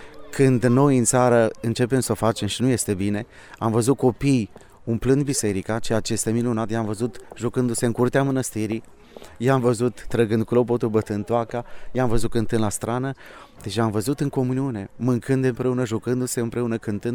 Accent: Brad, Hunedoara County, Romania; Noi venim din Ardeal, din țara Moților, din țara Zaranului, de la Brad

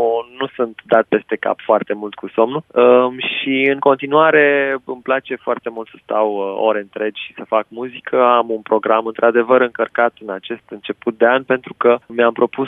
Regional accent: Iași, Iași County, Romania; În plus, sunt original din Iași

